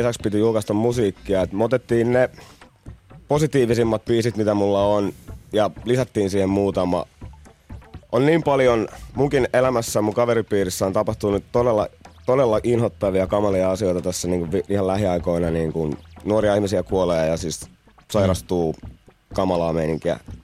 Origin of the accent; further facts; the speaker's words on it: Tampere, Pirkanmaa, Finland; mä oon Länsi-Tampereelta